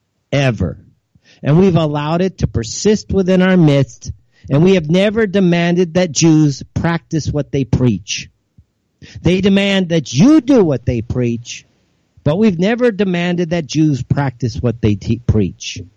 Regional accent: United States; We Americans have the same problem, trust me.

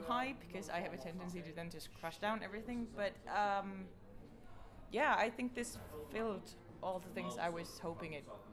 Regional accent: Rovaniemi, Lapland, Finland; Yes, I'm from Rovaniemi.

